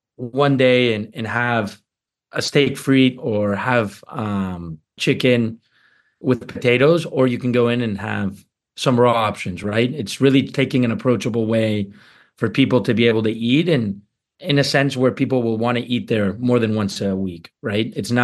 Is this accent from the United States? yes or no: yes; Houston, Texas, United States; I'm personally from Houston and I've never worked in Houston or had the opportunity to.